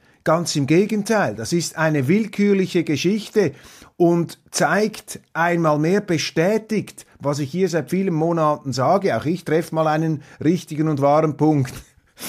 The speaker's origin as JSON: {"language": "German", "country": "Switzerland", "said": "Aber als Schweizer dürfen wir daraus nicht die falschen Schlüsse ziehen."}